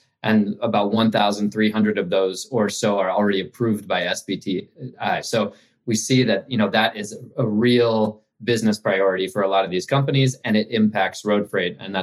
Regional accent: New York City, New York, United States; I grew up in Manhattan in New York City.

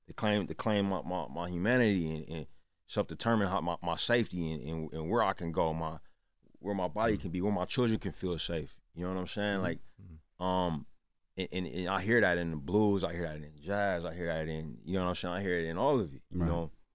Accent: Richmond, California, United States; also born or lived in Oakland; But you know, like I was like 8 or 9, we moved to Richmond.

